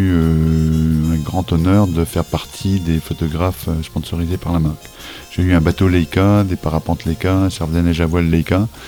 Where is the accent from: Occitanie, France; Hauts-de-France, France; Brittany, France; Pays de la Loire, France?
Brittany, France; Plouézec; Oui, je suis breton, pur granit au beurre salé.